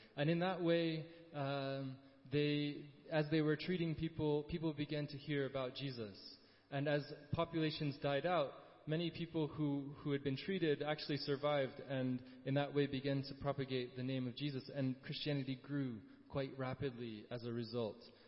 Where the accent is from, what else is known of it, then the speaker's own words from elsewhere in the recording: Ituri, DR Congo; I grew up in Ituri, like I said